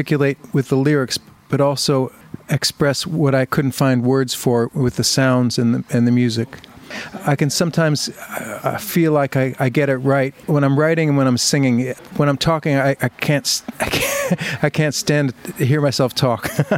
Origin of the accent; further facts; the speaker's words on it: Colonia, New Jersey, United States; moved away as an adult; now in Pennsylvania; And I grew up there first 18 years in Colonia, New Jersey, in Woodbridge Township, and then moved to Bethlehem, Pennsylvania, to go to school at Mo